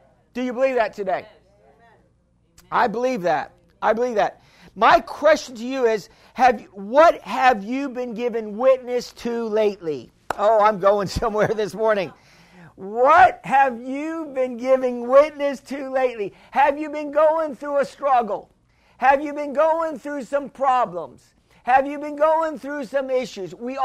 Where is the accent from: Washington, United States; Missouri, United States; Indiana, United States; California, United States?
Missouri, United States; I'm from, I'm from Missouri, the show me state, right?